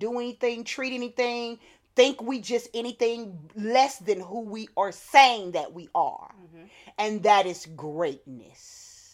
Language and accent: English; Mississippi, United States; I'm from Mississippi, baby. That's where they brought them in at.